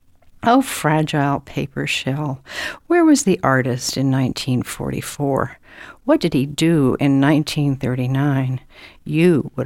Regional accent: Georgia, United States; also born or lived in Massachusetts; I was a transplant as a child. We moved from Massachusetts to Georgia. So I grew up largely in the Jim Crow South, and we were in the South, as I like to say, but not of it.

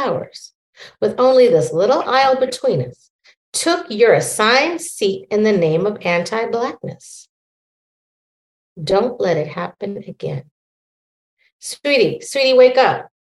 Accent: Midwest, United States; also born or lived in Boston / New York / District of Columbia, United States; And so I grew up in the Midwest for many years. My family's still in Chicago. And so, but I've also lived in Boston. I lived in New York for 15 years. I've lived in DC.

